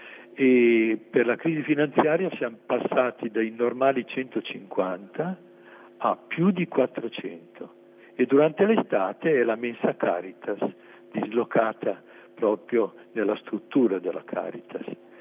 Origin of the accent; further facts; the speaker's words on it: Milan, Lombardy, Italy; Io vengo da Milano, sono stato ordinato e prete per tanti anni lì prima. Io ho fatto il prevosto a Legnano